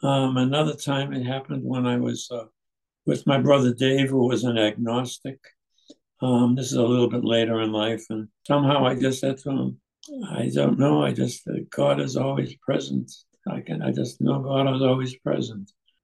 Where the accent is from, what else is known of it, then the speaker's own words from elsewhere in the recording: Boston, Massachusetts, United States; now in Franklin, United States; speaking to you from Franklin, Wisconsin, a good friend of Jay and his wife Susan and their family. I grew up in Boston, Massachusetts, in a fairly religious family, Catholic.